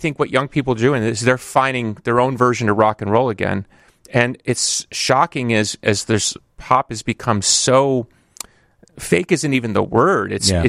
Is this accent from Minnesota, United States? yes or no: no; Chicago, Illinois, United States; Look, I grew up in Chicago.